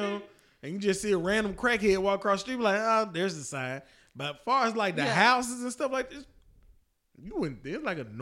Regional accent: Tennessee, United States; He know I'm from Tennessee.

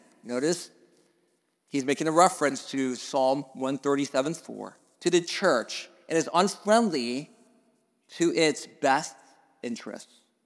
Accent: New Jersey, United States; If you were to ask people in our area where you are from, they will not say that we're from New Jersey. There's a distinct difference between South Jersey and New Jersey based on its topography

